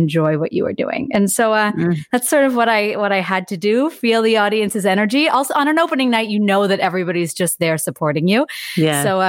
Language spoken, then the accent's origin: English; Toronto, Ontario, Canada; So I'm born and raised in Toronto.